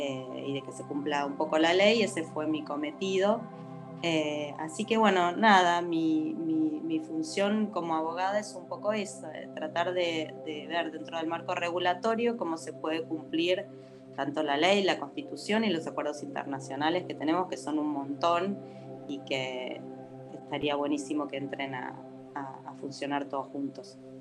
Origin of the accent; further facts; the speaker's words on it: Buenos Aires Province, Argentina; moved away as an adult; Bueno, yo soy argentina, estudié en La Plata Derecho y junto al papá de mi hijo en el 2000, como muchísimos argentinos, tuvimos que emigrar y nos fuimos a vivir a Brasil.